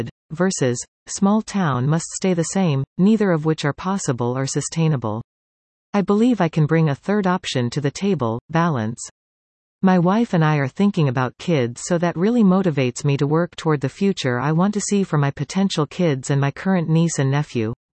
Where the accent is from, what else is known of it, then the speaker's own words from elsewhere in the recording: Sooke, British Columbia, Canada; lived in the Souk area most of my life, including Souk, Otter Point, Shirley, and East Souk. Souk is my hometown, where I learned to drive, where my wife grew up